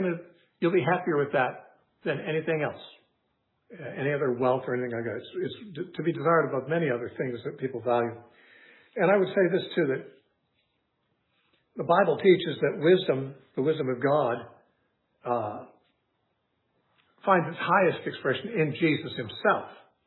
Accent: United States; On the other hand, because I'm an American, I do have money come in.

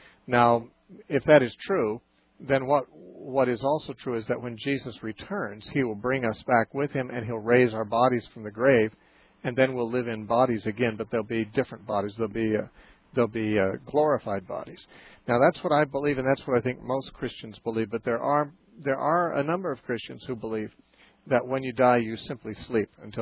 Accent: Santa Cruz, California, United States; Let's talk to Tom, who's calling from my hometown, Santa Cruz, California.

